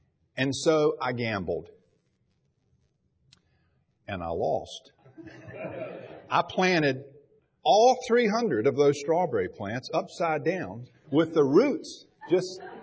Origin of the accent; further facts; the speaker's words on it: Raleigh, North Carolina, United States; It's like, I grew up in Raleigh. I don't know anything about plants, strawberry plants.